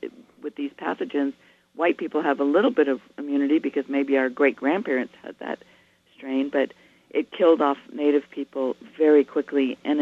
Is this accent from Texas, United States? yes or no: no; Salmon, Idaho, United States; I'm a fifth-generation Idahoan. I was born in Salmon, Idaho, which happens to be also the birthplace of Sacagawea up there in the Bitterroots.